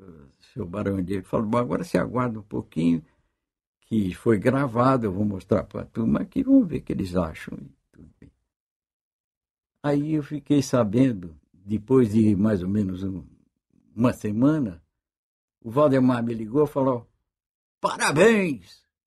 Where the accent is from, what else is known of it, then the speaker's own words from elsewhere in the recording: São Paulo, Brazil; born there; Eu nasci em São Paulo.